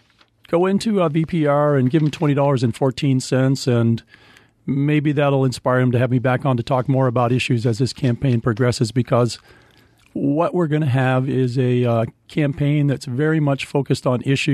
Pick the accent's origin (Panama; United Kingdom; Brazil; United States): United States; Vermont; I got that from my grandparents, from my parents, from growing up in Vermont.